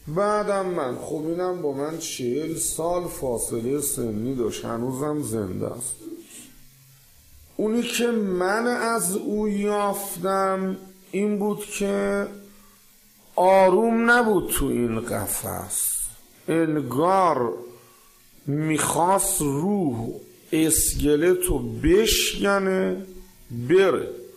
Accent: Qom, Iran; now in Tehran, Iran; من از قم اومدم تهران، محل این بزرگوار میدون خراسان بود،

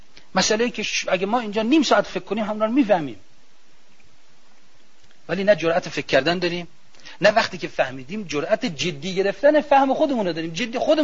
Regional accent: Iran; حالا نه که ما چون ایرانیم داری حرفو میزنیم

